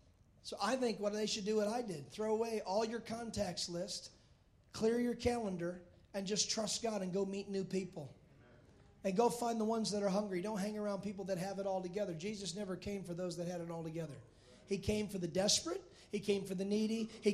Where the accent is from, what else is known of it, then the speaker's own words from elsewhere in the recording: Texas, United States; Now, confilled? That was a new word. I'm from Texas.